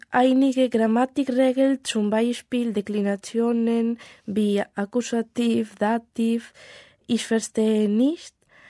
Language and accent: German; Santiago de Compostela, Galicia, Spain; German is a second language; ich komme aus Santiago de Compostela in Spanien. Ich bin in 1996 geboren.